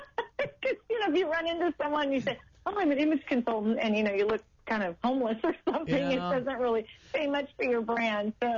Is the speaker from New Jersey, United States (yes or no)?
no; San Diego, California, United States; also born or lived in Alabama, United States; I'm originally from San Diego, and I actually moved to Southern Alabama for 3 years.